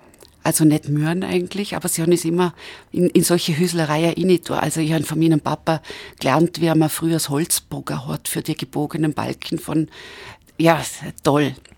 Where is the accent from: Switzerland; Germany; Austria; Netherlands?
Austria; Bludenz, Vorarlberg; moved away as an adult; also born or lived in Vienna; Ich bin eine blutensgeborene, definierte Montafonerin, die aufgewachsen ist in Bludenz und Montafon und dann halt ja, fast 30 Jahre lang in Wien war.